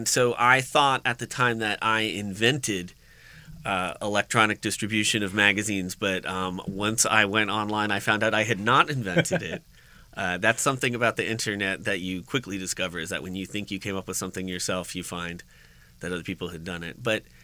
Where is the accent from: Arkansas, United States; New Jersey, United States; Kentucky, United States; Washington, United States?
New Jersey, United States; Well, I grew up in exciting New Jersey, and then I went to college in upstate New York